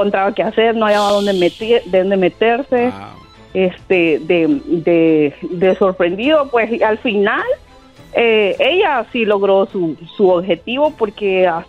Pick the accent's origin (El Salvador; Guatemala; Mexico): El Salvador; En El Salvador.